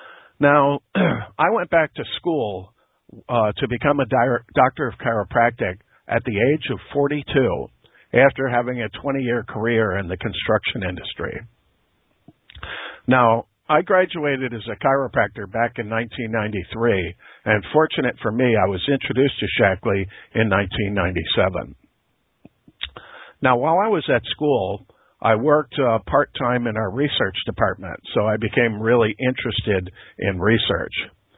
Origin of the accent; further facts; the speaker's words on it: LaGrange, Illinois, United States; I'm a chiropractor from LaGrange, Illinois, which is about 9 miles just due west of the Chicago Loop.